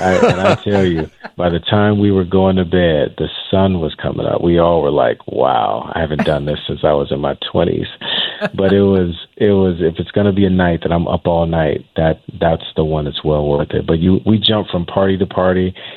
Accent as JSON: {"language": "English", "town": "Chicago", "region": "Illinois", "country": "United States", "said": "I am from Chatham"}